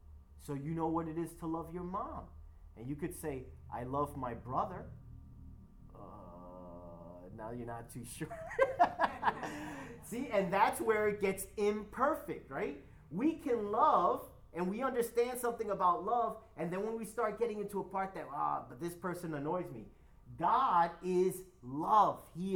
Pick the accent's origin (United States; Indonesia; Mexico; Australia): United States; Queens, New York; I was raised in Queens. My parents are Dominican. I have dark skin. I speak Spanish poorly. I speak English poorly.